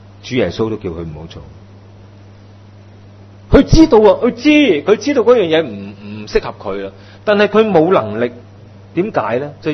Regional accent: Hong Kong; 我们是知识灌输长大的嘛，特别是香港，我们的教育就是这样

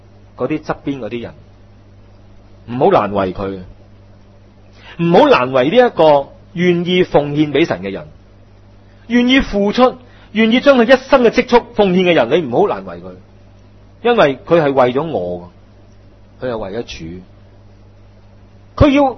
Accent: China; 我哋中国人有句说话咧，误导咗好多人

